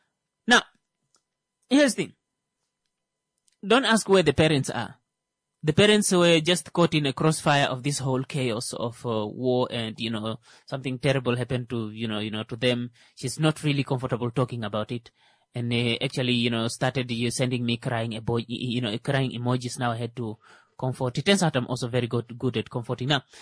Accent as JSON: {"language": "English", "country": "Namibia", "said": "I understand you're from Namibia. Which part of Namibia? I'm like, I'm from Osakos."}